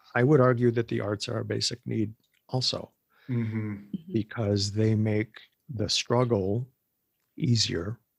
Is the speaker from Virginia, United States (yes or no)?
no; Milwaukee, Wisconsin, United States; I think of, again, growing up in Wisconsin and Milwaukee and the Rust Belt, and you don't expect to see all of that.